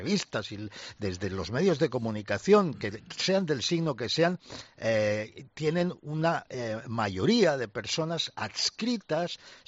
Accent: Catalonia, Spain; Tú, como medio catalán que eres como yo, pues sabes que eso en Cataluña lo vimos muy claro

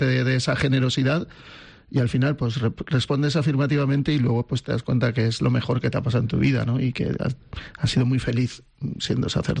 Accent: Chirivella, Valencian Community, Spain; con jóvenes de mi pueblo, de Chirivella, porque soy de Valencia, pero he vivido siempre en Chirivella. Nací en Ruzafa y estoy bautizado en San Valero, pero he vivido siempre en Chirivella, porque mis padres, que son de Ruzafa, se fueron a vivir a Chirivella.

